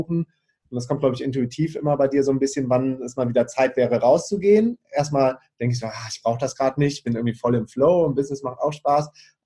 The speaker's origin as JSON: {"language": "German", "country": "Brazil", "lives_now": "Germany", "said": "Wenn ich bei uns in Brasilien an der Kaltlagune bin, ich kann weit blicken, über das Meer blicken oder aufs Wasser gehen"}